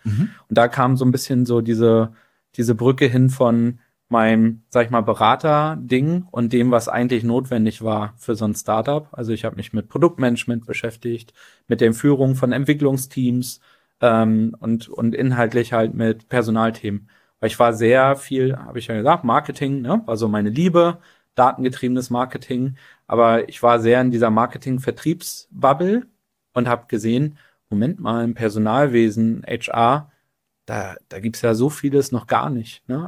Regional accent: Neubrandenburg, Mecklenburg-Vorpommern, Germany; Ich komme aus Neubrandenburg.

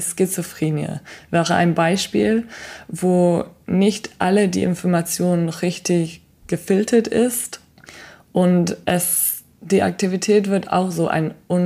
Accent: United Kingdom; German is a second language; now in Germany; ich komme aus Großbritannien und meine Eltern können kein Deutsch reden.

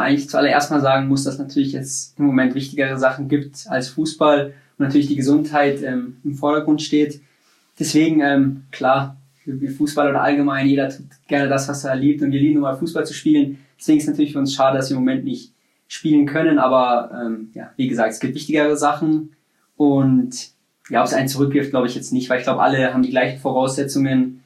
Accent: Munich, Bavaria, Germany; dass es natürlich in München ist, wo ich geboren bin, wo ich aufgewachsen bin, dass natürlich Familie und Freunde auch in der Nähe sind.

